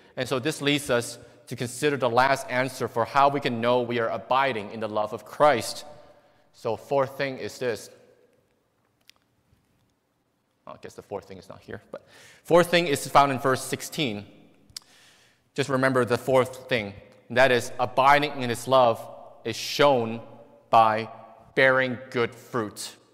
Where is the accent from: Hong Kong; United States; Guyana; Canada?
Hong Kong; this reminds me of something I saw growing up in Hong Kong.